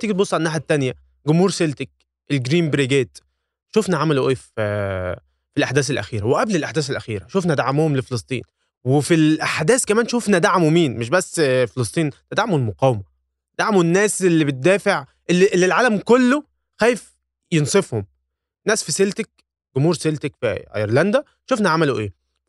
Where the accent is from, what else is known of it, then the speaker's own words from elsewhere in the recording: Egypt; فكرة الألترس عندنا في مصر